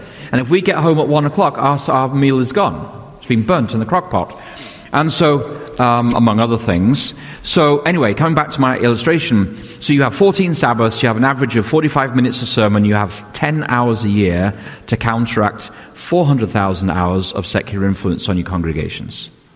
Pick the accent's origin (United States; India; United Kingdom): United Kingdom; And I was raised in Britain in Jamaican churches where you wouldn't stand up to preach till 1 o'clock.